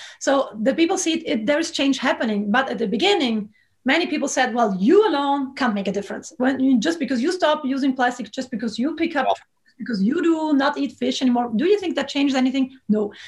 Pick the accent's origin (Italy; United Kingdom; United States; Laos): Italy; Trentino-Alto Adige; first language German; English is a second language; Well, I live in Italy. I was born in Italy. It's the northern part. We normally speak German. So it was part of Austria before. Now it's part of Italy.